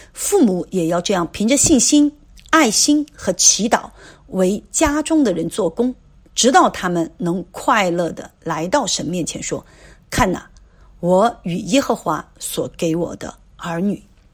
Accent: China; 而且尤其是作为中国人，其实我们都是被逼成为丁克

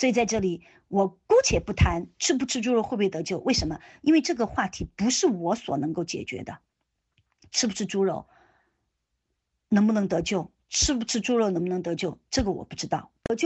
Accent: Chengdu, Sichuan, China; 我以前是在成都，我是成都人，

